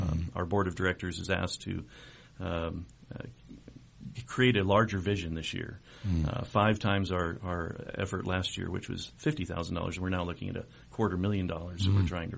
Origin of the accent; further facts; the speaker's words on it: Denver, Colorado, United States; Well, I was raised here in the Denver area and attended a local church where the Lord impressed upon me that I needed Christ.